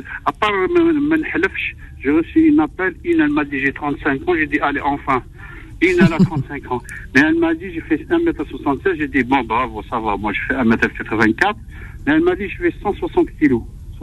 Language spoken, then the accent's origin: French; Saint-Étienne, Auvergne-Rhône-Alpes, France; J'ai deux enfants. Je suis de Saint-Étienne.